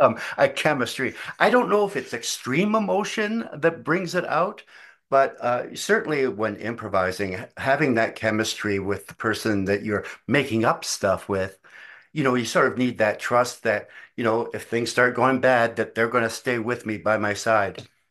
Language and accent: English; Canada; sometimes I think they get very insecure about just the wealth of talent in a country that, yes, we were big, but we don't have the population the States has.